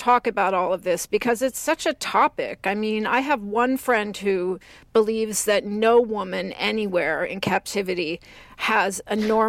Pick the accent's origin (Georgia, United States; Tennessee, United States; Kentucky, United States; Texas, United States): Texas, United States; as did growing up in Texas